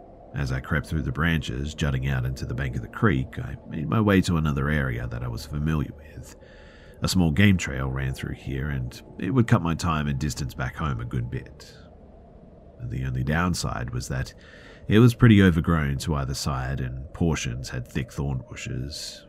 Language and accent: English; Ohio, United States; born or raised there